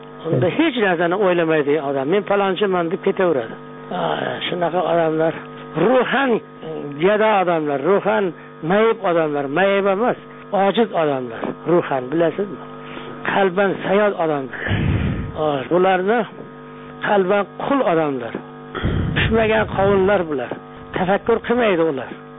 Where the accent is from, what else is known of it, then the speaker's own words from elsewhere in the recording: Kashkadarya Region, Uzbekistan; Shu yerda men Qashqadaryoda tug'ilib o'sganman.